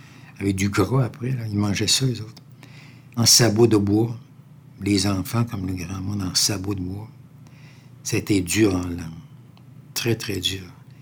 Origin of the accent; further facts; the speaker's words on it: Quebec City, Quebec, Canada; « Non, madame, je suis de Québec. »